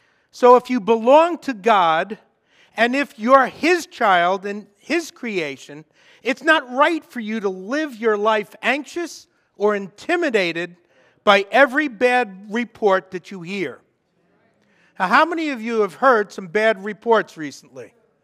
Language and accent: English; Brooklyn, New York, United States; I mean, I was born and raised in Brooklyn. You needed to either be big or fast, and I was neither, so I became crazy.